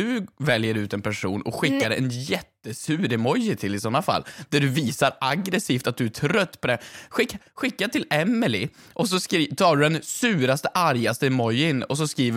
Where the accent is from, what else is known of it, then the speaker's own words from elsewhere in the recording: Värmland, Sweden; Nej, men jag är ju från Värmland, vad fan, låt mig vara.